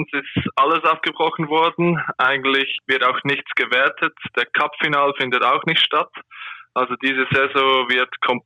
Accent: Aargau, Switzerland; now in Zurich, Switzerland; Nur mein Wohnort. Ich komme eigentlich aus dem Kanton Aargau. An der deutschen Grenze.

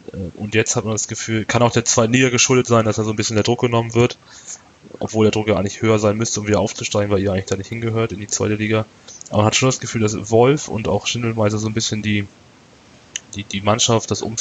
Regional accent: Northern Germany, Germany; ich komme jetzt hier aus Norddeutschland

